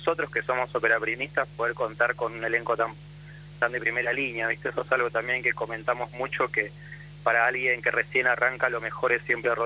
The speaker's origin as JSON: {"language": "Spanish", "town": "Bahía Blanca", "region": "Buenos Aires Province", "country": "Argentina", "tie": "born or raised there", "said": "yo soy bahiense, por ahí que lo necesito aclararlo, nacido y criado en Bahía Blanca."}